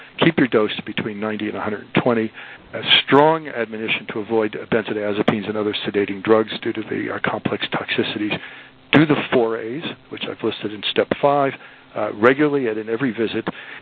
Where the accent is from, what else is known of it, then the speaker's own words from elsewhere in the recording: New York, United States; now in West Coast, United States; though I'm living on the West Coast, I am from New York, so I speak awfully fast.